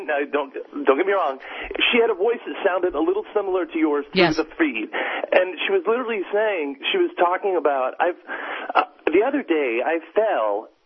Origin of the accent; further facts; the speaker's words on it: California, United States; I will say this. I'm from Orange County.